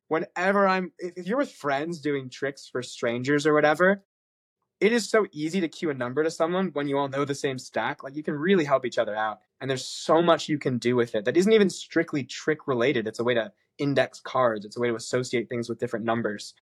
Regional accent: Denver, Colorado, United States; I love this one because this is the Broncos. I'm from Denver.

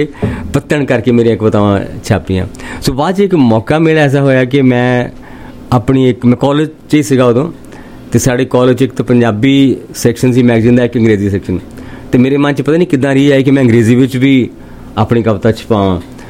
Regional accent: Patar Kalan, Punjab, India; born there; ਸੋ ਮੇਰਾ ਜਨਮ ਪਿੰਡ ਮੈਦਾਨਾ ਪੱਤੜ ਕਲਾਂ

